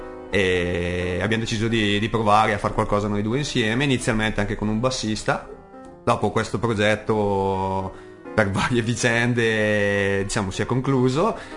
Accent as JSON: {"language": "Italian", "town": "Bergamo", "region": "Lombardy", "country": "Italy", "said": "la provenienza credo sia intuisca dall'accento. Noi siamo veniamo dalla Bergamasca, dalla provincia di Bergamo."}